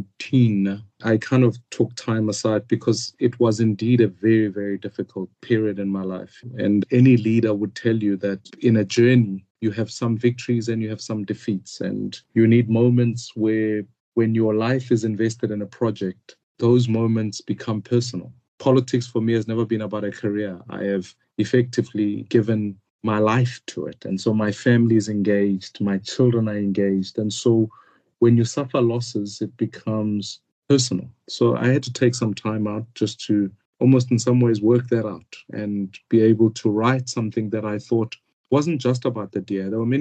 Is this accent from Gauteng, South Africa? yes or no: yes; Soweto, Gauteng, South Africa; But let me tell you what growing up in Soweto is like.